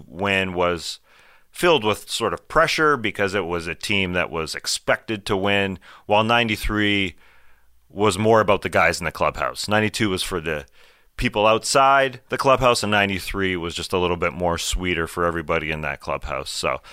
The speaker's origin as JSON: {"language": "English", "town": "Mississauga", "region": "Ontario", "country": "Canada", "tie": "born or raised there", "also_born_or_lived": "Etobicoke", "said": "growing up in Toronto, the Toronto area. Etobicoke and then Mississauga."}